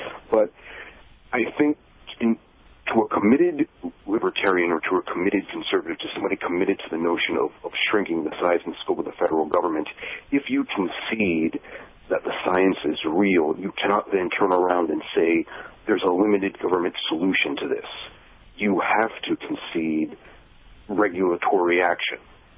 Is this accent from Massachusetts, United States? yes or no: yes; Massachusetts, United States; one of the controversies going on in my home state of Massachusetts with Senator Scott Brown